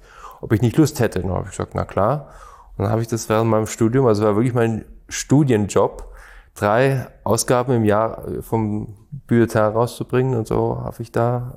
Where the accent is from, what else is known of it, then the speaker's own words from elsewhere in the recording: Stuttgart, Baden-Württemberg, Germany; Ich bin eher gebürtiger Stuttgarter